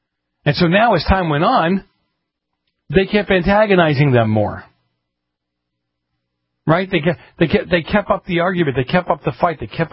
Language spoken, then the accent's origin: English; Boston, Massachusetts, United States; they thought I was glamorizing the way I grew up in Boston, how the mafia handled themselves in Boston.